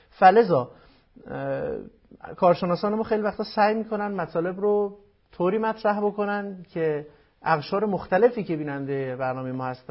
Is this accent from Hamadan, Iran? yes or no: yes; Hamadan, Iran; از همدانم.